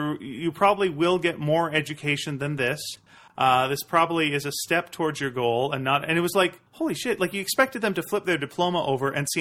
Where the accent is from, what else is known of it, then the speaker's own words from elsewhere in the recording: Canada; I'm Canadian. I apologize at least three times a day.